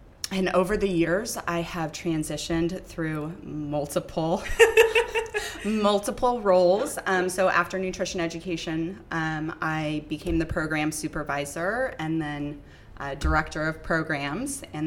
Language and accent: English; Fresno, California, United States; And so living in the Bay Area with my husband, and we're from Fresno and he's from Clovis.